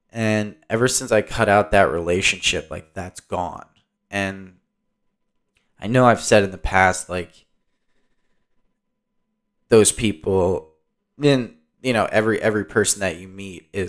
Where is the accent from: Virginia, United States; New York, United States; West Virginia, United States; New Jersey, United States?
New Jersey, United States; I'm like, yeah, actually, I'm originally from New Jersey.